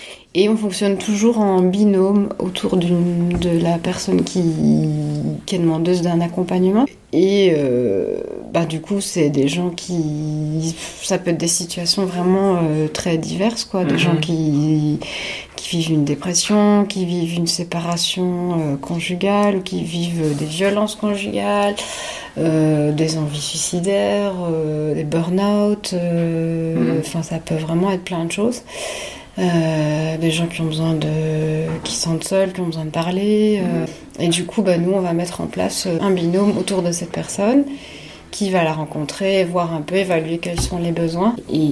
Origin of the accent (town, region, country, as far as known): Belgium